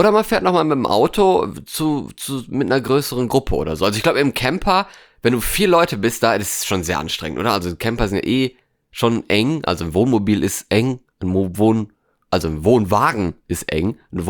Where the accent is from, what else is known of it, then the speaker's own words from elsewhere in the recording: Norway; denn ich war im Urlaub in Norwegen, in meiner alten Heimat